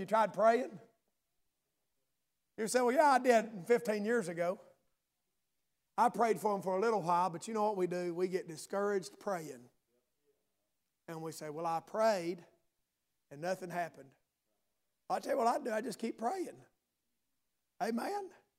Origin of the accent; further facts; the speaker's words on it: United States; I'm from Scott County, and I understand that probably some of what the words I understand don't mean the same.